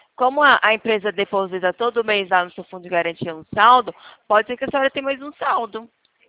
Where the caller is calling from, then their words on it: Ribeirão Preto, São Paulo, Brazil; Eu sou daqui de Ribeirão Preto, estado de São Paulo